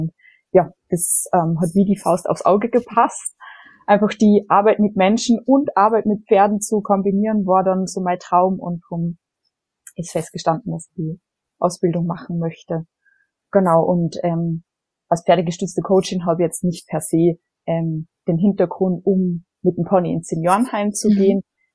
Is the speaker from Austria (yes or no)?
yes; Salzburg, Austria; Man hört so ein bisschen, ich komme aus Österreich, also ich bin ursprünglich aus Salzburg.